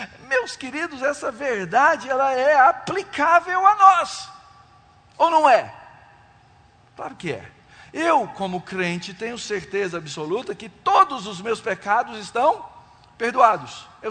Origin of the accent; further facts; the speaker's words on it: Porto Alegre, Rio Grande do Sul, Brazil; Lá na minha terra natal, lá no Rio Grande do Sul, em Porto Alegre.